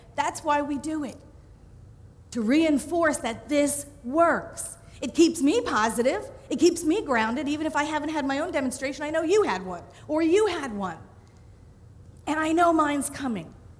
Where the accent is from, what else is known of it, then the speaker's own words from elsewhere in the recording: Staten Island, New York, United States; I lived on Staten Island. I grew up on Staten Island.